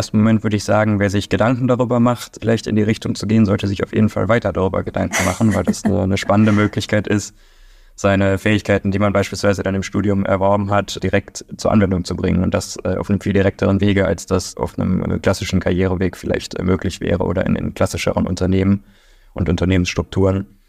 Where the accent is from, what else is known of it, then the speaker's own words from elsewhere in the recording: Duisburg, North Rhine-Westphalia, Germany; ich komme ja aus NRW, Duisburg